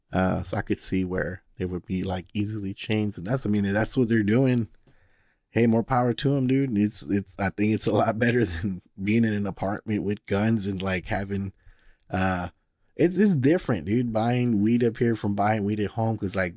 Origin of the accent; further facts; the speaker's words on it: Houston, Texas, United States; I'm from Houston, like, yo, don't criticize me